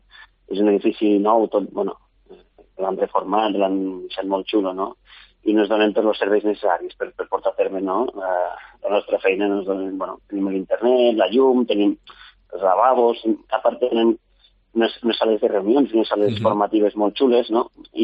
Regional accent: Lleida, Catalonia, Spain; Jo soc de Lleida.

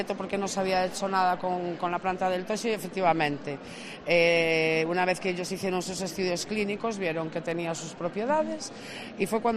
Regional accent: Corcubión, Galicia, Spain; nosotros somos de Corcubión, de Costa de Morte

